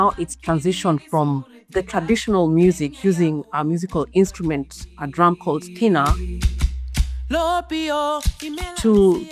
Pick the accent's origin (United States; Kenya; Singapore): Kenya; moved away as an adult; now in Australia; I came from Kenya to Australia in 2006 to study nursing.